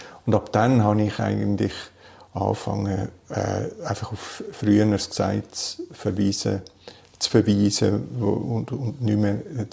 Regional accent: Bern, Switzerland; weil auch für mich als Berner nicht die Reise nach Zürich.

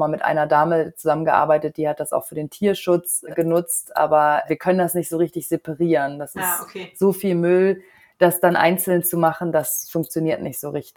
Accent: Hamburg, Germany; für mich als Hamburgerin

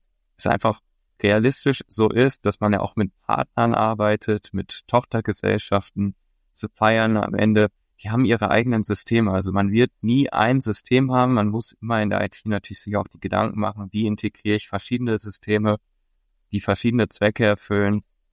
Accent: Switzerland; ich komme ja aus der Schweiz

